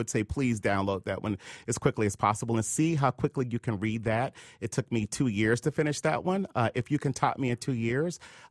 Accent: North Carolina, United States; And I'm from North Carolina, so I get the stories.

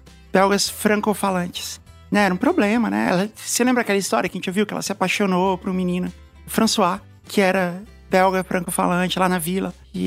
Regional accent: Brazil; eu sou do Brasil, né, mas eu sou belga, né, por causa da minha bisavó.

